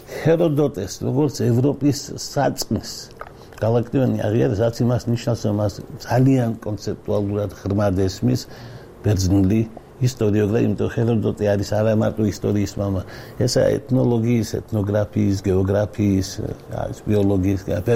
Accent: Batumi, Adjara, Georgia; born there; მე წარმოშობით ვარ ჩოხატაურიდან დავიბადე მართალია ბათუმში

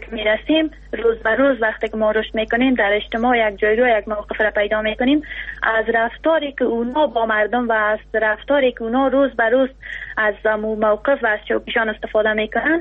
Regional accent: Afghanistan; اولا که ما مسلمان هستیم و دومنی که ما افغان هستیم

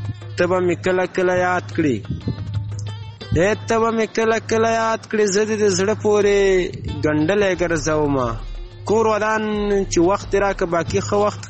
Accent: Farah, Afghanistan; د فراه ولایت نه یم

